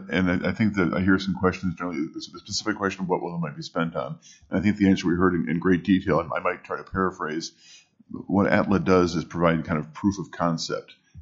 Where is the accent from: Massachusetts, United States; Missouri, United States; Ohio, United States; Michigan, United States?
Ohio, United States; Elyria; Where I come from in Ohio, my hometown is the home of InvaCare, which builds wheelchairs, American-made, right there in Elyria, Ohio.